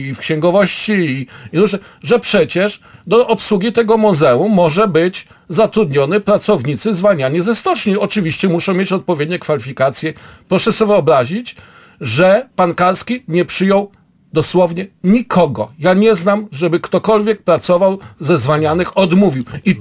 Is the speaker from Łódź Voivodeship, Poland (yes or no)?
no; Gdańsk, Pomeranian Voivodeship, Poland; wiemy, bo jesteśmy z Gdańska